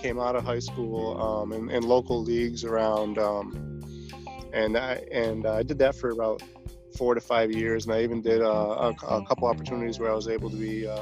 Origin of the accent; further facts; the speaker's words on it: Massachusetts, United States; So I'm 40 years old. I'm from Western Massachusetts.